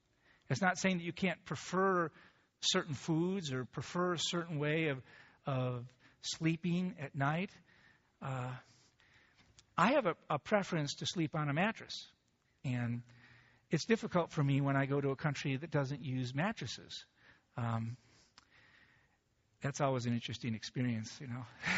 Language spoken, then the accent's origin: English; United States; I recognize actually, growing up in America, that one of the problems we have is the way individualism is lived out in America.